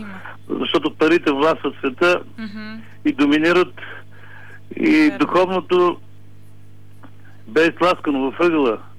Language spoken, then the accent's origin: Bulgarian; Petrich, Blagoevgrad Province, Bulgaria; в Петрич. в моя роден град